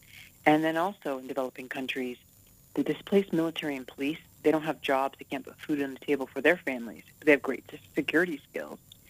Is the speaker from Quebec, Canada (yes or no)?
no; Toronto, Ontario, Canada; born there; also born or lived in Africa / Saudi Arabia / Puerto Rico / Europe; And I lived in Africa, Saudi Arabia, Puerto Rico, Europe, you know, all over. So I was born in Toronto, Canada, but I'm a bit of a child of the world.